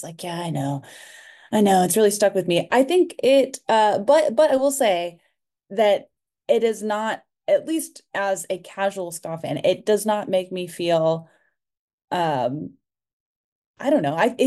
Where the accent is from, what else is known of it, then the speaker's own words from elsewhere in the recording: Massachusetts, United States; we're from Massachusetts, so obviously … are a part of our. I feel like living in Boston